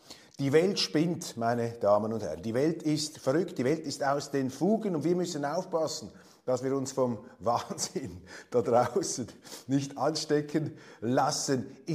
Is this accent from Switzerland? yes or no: yes; Switzerland; Und als Schweizer berührt mich dieser Vorgang als einigermaßen skurril, als seltsam.